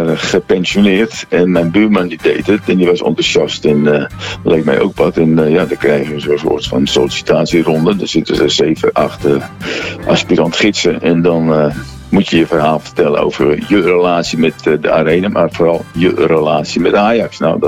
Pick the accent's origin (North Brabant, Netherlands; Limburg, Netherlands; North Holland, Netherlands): North Holland, Netherlands; Amsterdam; born there; was 18 toen wij naar de Oudekerk verhuisden, omdat toen de Bijlmermeer werd ontgonnen en bebouwd. En de plek van de arena was ongeveer de plek waar ik geboren ben.